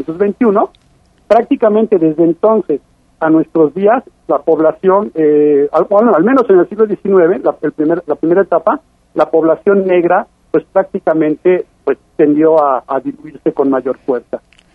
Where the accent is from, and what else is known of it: Mexico